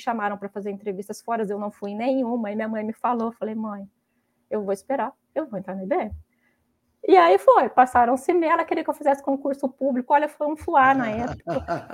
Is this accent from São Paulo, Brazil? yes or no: yes; Ribeirão Preto, São Paulo, Brazil; also born or lived in Campinas; Eu sou nascida em Ribeirão, né? Mas tem uma cidade perto chamada Cravinhos, é uma cidade de 30 mil habitantes, bem pequenininha, tá? Eu estudei basicamente em Ribeirão até o colegial, né? E aí fui fazer faculdade em Campinas